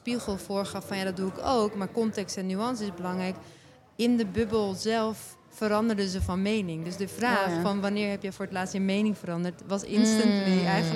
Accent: Turkey; Ik ben een Turkse vrouw met een Alevi achtergrond.

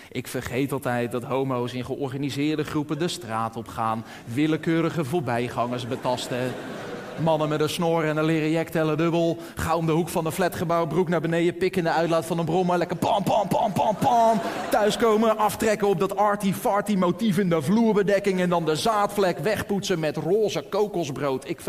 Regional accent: Schipluiden, South Holland, Netherlands; Dan oorspronkelijk kom ik uit Schipluiden, misschien dat je het kent. Dit is een hartstikke leuk dorp. En ik heb daar heel lang met heel veel plezier gewoond.

